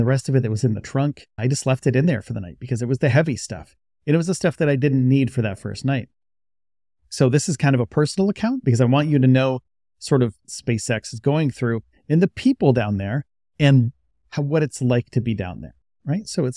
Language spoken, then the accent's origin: English; New York, United States; I was from New York. So I knew snow, I knew rain, like the weather was all over the place up there, right?